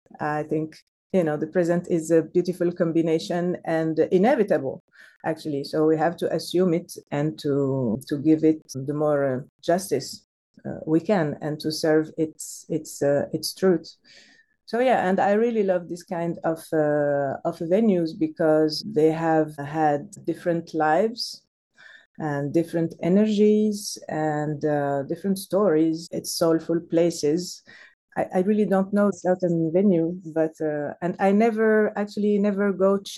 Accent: Marrakesh, Marrakesh-Safi, Morocco; English is a second language; also born or lived in Casablanca; I was born in Casablanca, just born there, but my parents was crossing the city. And then I grew up in Marrakesh, so I can say that I'm a Marrakeshi girl. Marrakesh has... shape my senses, because it's a very sensorial city, very colorful.

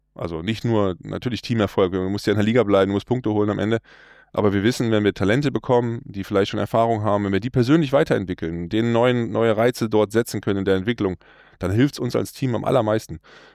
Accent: Germany; Also ich komme zwar hier aus der Nähe, aber als ich 2006 die Chance hatte, hier in Hamburg zu spielen, da war ich Feuer und Flamme.

